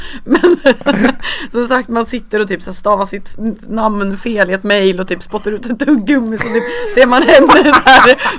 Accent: Norrland, Sweden; jag är en bonde från Norrland.

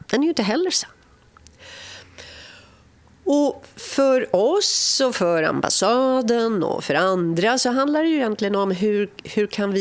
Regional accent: Sweden; det är väldigt sorgligt att åka med en taxichaufför som hör att jag kommer från Sverige, som lever med bilden av att i Sverige kan man inte gå ut på gatorna.

